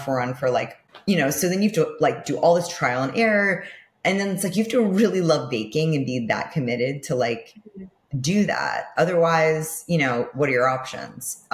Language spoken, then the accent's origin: English; New York City, New York, United States; So I'm from, born and bred New York City, like Upper West Side, and my family was a family of foodies.